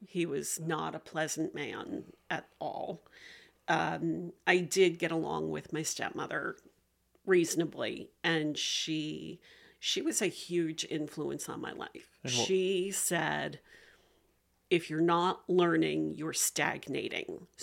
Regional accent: Metuchen, New Jersey, United States; also born or lived in Orange, United States / Woodbridge Township, United States; So I was born in Orange, New Jersey, raised in Metuchen, New Jersey, and Woodbridge Township. So little near New York City.

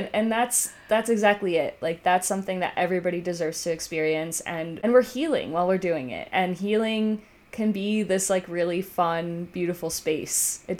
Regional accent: Michigan, United States; English is a second language; But suddenly I immigrate to the US. I'm growing up in Michigan. It's like really cold.

